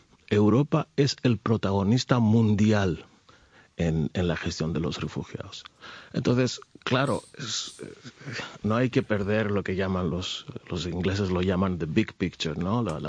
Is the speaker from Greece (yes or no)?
yes; Greece; Spanish is a second language; Yo soy griego, soy de nacionalidad griega.